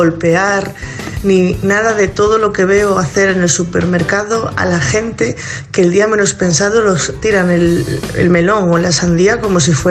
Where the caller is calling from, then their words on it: Asturias, Spain; de Asturias. Estoy hablando de la sandía.